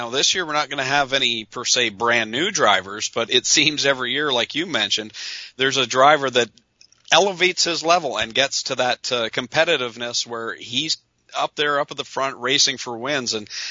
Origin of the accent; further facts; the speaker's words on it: Canada; As a Canadian, I do it all the time going across to the States